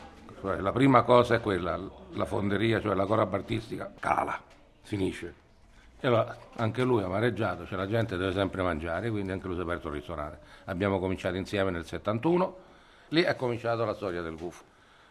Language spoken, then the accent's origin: Italian; Rome, Lazio, Italy; io sono romano di 7 generazioni